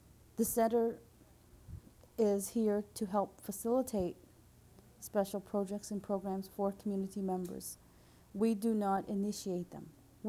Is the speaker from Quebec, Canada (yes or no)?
no; Kettle and Stony Point Reserve, Ontario, Canada; I'm from the Kettle and Stony Point Reserve.